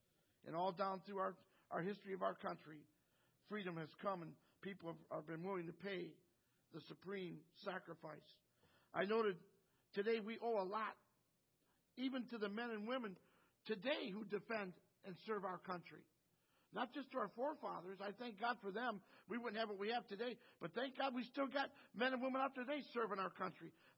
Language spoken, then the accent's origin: English; United States; And it's great to be an American. I love being American.